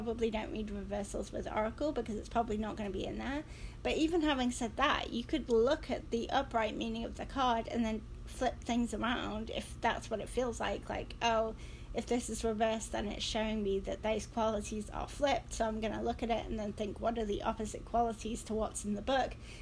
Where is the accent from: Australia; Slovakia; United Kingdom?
United Kingdom; England; because I'm English and I need one